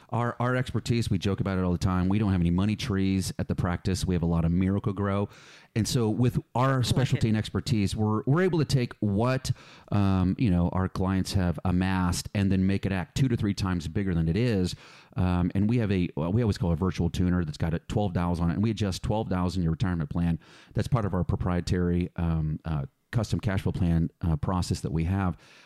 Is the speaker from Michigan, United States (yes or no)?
no; Philadelphia, Pennsylvania, United States; also born or lived in California; So that's why I grew up in Philadelphia. I was born in California, Balboa Hospital. It's a Navy hospital, but grew up in Philly.